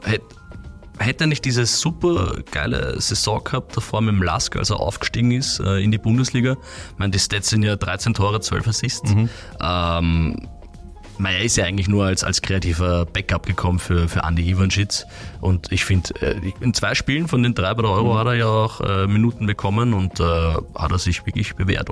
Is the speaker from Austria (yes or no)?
yes; Austria; Da war man als Österreicher schon sehr stolz.